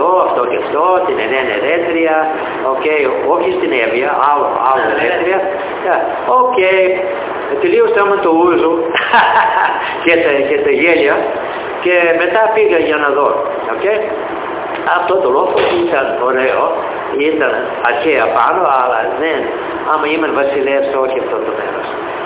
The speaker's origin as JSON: {"language": "Greek", "country": "United States", "said": "είμαι Αμερικανός και θέλω να βρω"}